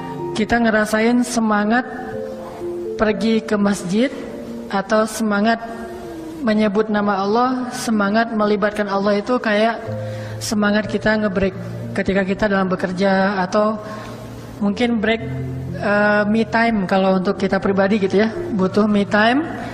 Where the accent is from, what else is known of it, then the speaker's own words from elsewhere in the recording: Bandung, West Java, Indonesia; sebagai orang Bandung kan